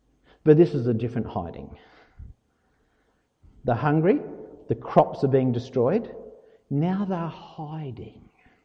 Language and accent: English; Naracoorte, South Australia, Australia; Now, I come from Narrakot. I've spent a lot of time in a lot of caves, and it was great fun.